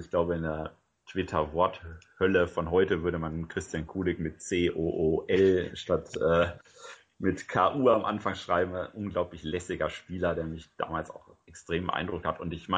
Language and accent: German; North Rhine-Westphalia, Germany; dazu bin ich auch noch in Westfalen aufgewachsen, wo man natürlich auch obrigkeitshörig und vaterhörig ist.